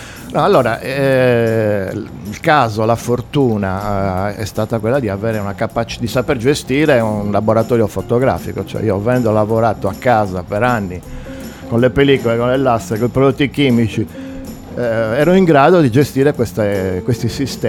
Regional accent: Cagliari, Sardinia, Italy; Io sono cresciuto a Cagliari e poi ci siamo trasferiti a Poggio dei Pini negli anni 60.

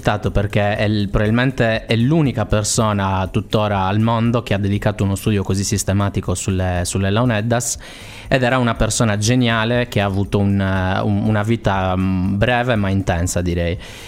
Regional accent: Sardinia, Italy; È anche una realtà però comune a molti di noi in quanto sardi.

